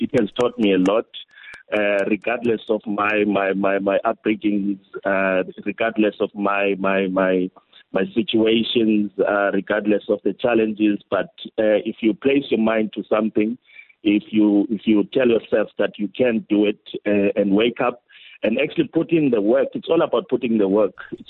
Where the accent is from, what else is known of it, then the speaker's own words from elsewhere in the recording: Edo, Nigeria; Yes, I'm from Edo. Edo in Valencia, one of the locations there.